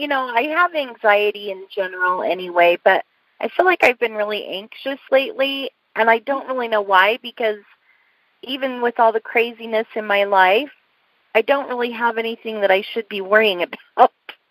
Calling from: Sandy, Utah, United States; I'm in Sandy, Utah.

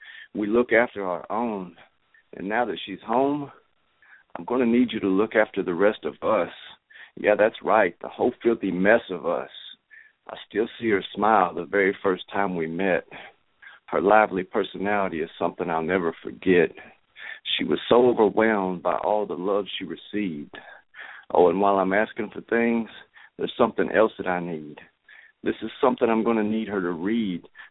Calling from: Arkansas, United States; calling from Arkansas.

